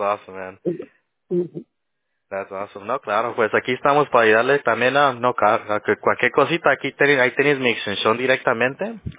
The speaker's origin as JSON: {"language": "Spanish", "country": "Guatemala", "said": "Soy chapín."}